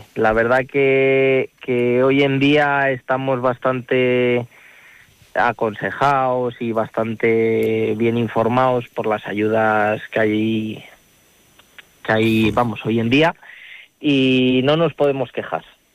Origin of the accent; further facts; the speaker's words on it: Guardo, Castile and León, Spain; no nací en Guardo, pero me he criado en Guardo toda la vida y no quería marchar.